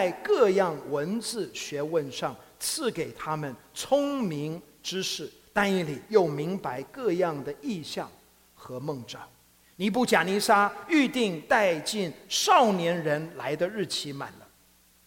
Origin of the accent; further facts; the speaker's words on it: Taiwan; 昨天我也说了哈，我是在台湾出生长大的。